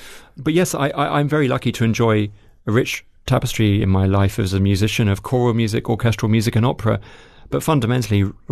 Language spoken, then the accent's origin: English; London, United Kingdom; born there; I was born in London in December 1977, on the 21st of December, just before Christmas.